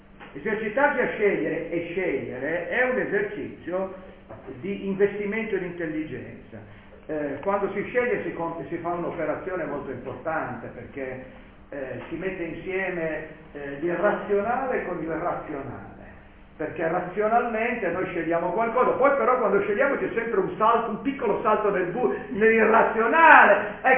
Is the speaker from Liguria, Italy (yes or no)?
yes; Liguria, Italy; da buon ligure ci si ricorda dei centesimi